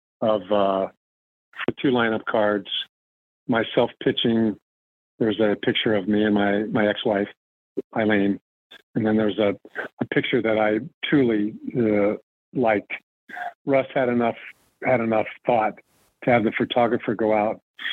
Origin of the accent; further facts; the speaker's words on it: Compton, California, United States; me being the kid growing up in Compton, watching Drysdale and Koufax, my two favorite Dodgers.